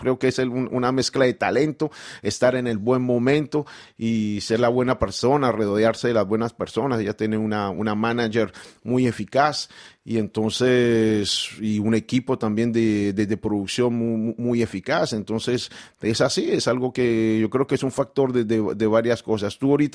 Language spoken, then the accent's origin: Spanish; Colombia; estoy muy contento que este año en mi país, en Colombia, hubo un cambio de bando en el poder